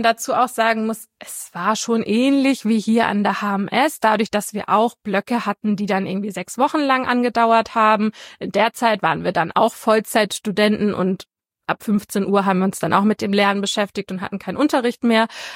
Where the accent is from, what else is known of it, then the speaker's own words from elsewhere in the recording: Schleswig-Holstein, Germany; now in Hamburg, Germany; ich bin in der Nähe von Schleswig aufgewachsen und geboren, aber in einem winzig kleinen Dorf. Also gefühlt gab es dort mehr Kühe als Menschen.